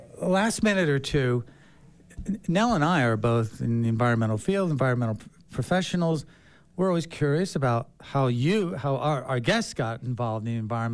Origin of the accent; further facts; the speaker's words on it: New Jersey, United States; unbelievable the amount of garbage, open landfills, unregulated landfills, hazardous waste sites growing up in New Jersey, right? I was surrounded by them.